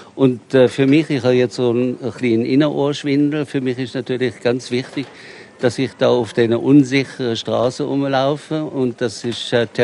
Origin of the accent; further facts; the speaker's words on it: Solothurn, Switzerland; Ich bin ein typischer Solothurner.